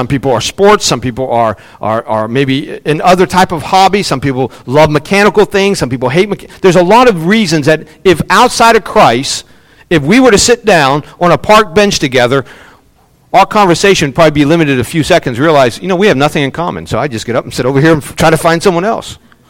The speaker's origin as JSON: {"language": "English", "region": "West Virginia", "country": "United States", "tie": "born or raised there", "also_born_or_lived": "Ohio / Mississippi", "said": "I was born in Ohio. I spent a good number of years in Mississippi. But West Virginia is my home. I love West Virginia."}